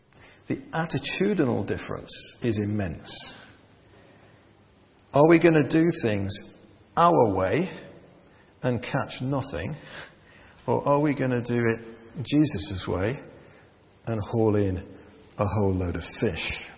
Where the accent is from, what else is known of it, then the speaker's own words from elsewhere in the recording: North East England, United Kingdom; accent: Geordie; I'm a Geordie, by the way. So I'm bilingual. I speak Geordie and English.